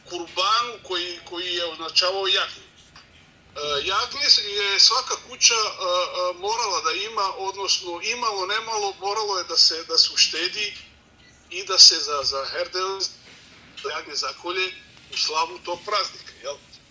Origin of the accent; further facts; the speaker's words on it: Belgrade, Serbia; moved away; ja sam iz Srbije, iz Beograda